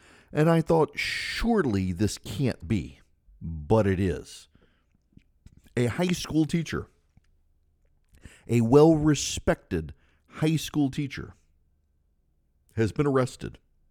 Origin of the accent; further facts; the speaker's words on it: Louisiana, United States; I've got some audio I want to play for you when we come back from my home state of Louisiana.